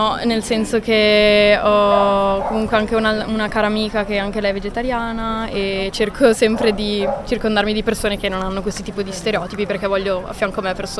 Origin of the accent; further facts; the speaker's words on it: Domodossola, Piedmont, Italy; now in Bologna, Italy; Sono di Domodossola.